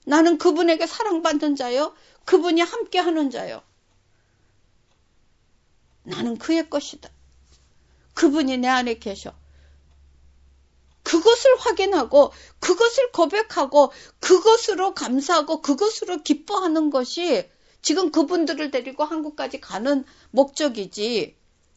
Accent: South Korea; 제가 한국 사람이니까

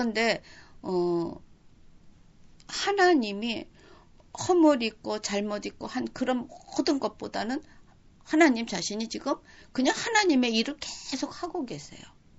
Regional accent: South Korea; also born or lived in Japan; 제가 일본에서 살면서 제가 대한민국 사람의 대표요. 크리스찬의 대표로 쭉 살았다 그랬어요.

